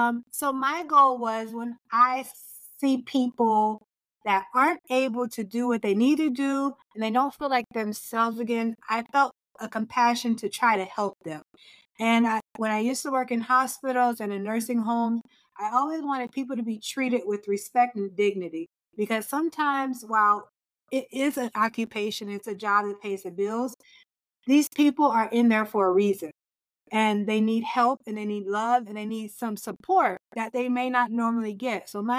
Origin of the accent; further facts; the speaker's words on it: Georgia, United States; So I'm from Georgia and I went to Georgia Southern University